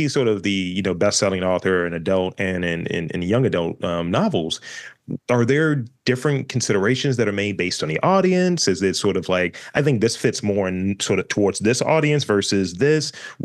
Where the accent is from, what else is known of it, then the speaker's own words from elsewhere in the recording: Baltimore, Maryland, United States; I'm from East Baltimore. I've been here all 39 years.